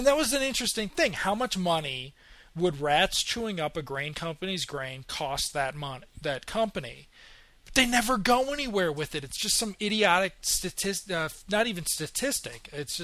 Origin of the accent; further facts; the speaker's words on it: Chicago, Illinois, United States; I'm from Chicago. I freaked out when my wife wanted to get rats.